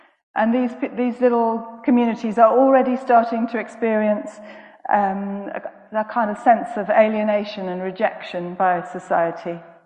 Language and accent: English; Cardiff, Wales, United Kingdom; I grew up in Cardiff